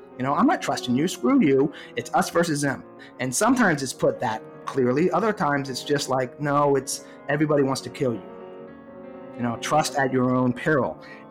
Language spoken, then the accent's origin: English; Savannah, Georgia, United States; I grew up in Savannah, born and raised, and I was a beach lifeguard